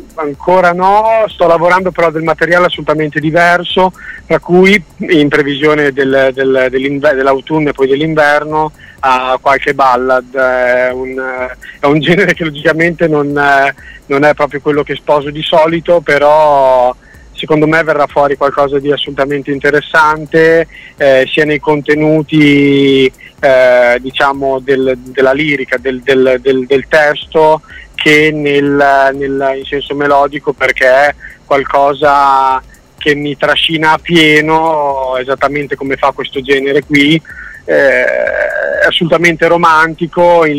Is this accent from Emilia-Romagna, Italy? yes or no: yes; Emilia-Romagna, Italy; fra Rimini e Ravenna, indubbiamente, che è la mia terra fondamentalmente.